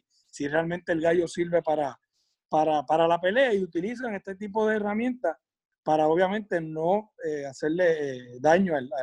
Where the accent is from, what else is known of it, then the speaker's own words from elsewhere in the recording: Orocovi, Puerto Rico; Yo soy del pueblo de Orocovi